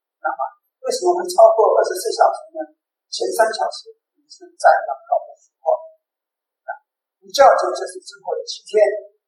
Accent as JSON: {"language": "Chinese", "country": "China", "said": "那其实我们中国人也有类似的这个，像老一辈的人知道，我知道我们中国有皇帝纪元历或者轩辕历啊。"}